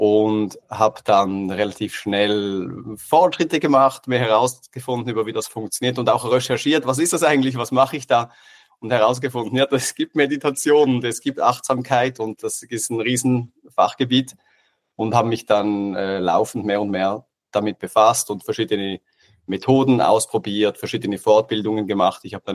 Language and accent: German; Switzerland; moved away as an adult; now in Vienna, Austria; ich bin ursprünglich aus der Schweiz